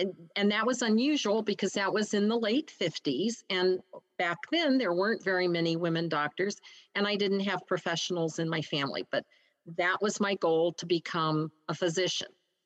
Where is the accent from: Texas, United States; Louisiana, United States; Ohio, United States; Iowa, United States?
Ohio, United States; Akron; I grew up in inner city Akron. Neither of my parents were professionals. My father worked at Goodyear in the conveyor belt building room.